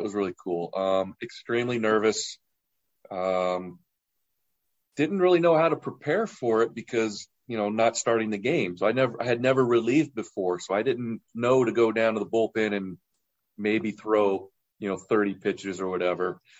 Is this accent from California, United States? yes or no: yes; California, United States; And I'm from Orange County, so my father and all my family was at that game